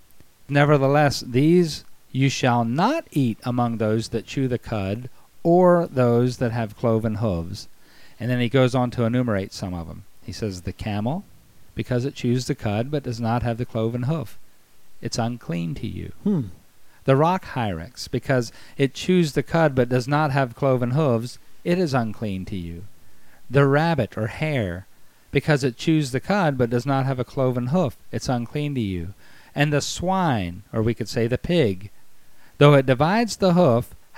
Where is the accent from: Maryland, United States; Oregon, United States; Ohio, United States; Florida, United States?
Maryland, United States; Baltimore; You know, I'm from Baltimore originally. And being from Baltimore, you know, there was a crab house on the corner of every, and there still is.